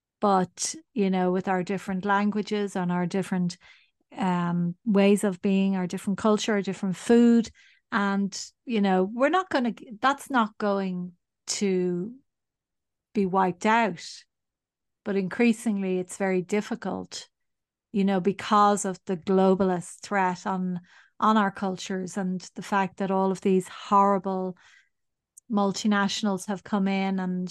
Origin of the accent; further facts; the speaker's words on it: Ireland; But I mean, we as Irish people never have seen ourselves as white. this word is completely inappropriate to us because you cannot be anything but white if you are Irish.